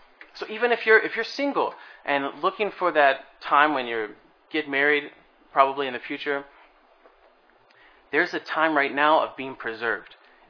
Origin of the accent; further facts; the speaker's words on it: Kentucky, United States; accent: Kentucky; sometimes it with my Kentucky accent or whatever I say